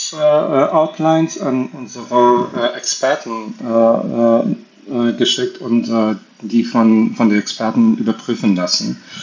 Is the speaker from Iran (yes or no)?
yes; Iran; German is a second language; ich bin nicht ein deutscher Muttersprachler, Ich komme ursprünglich aus dem Iran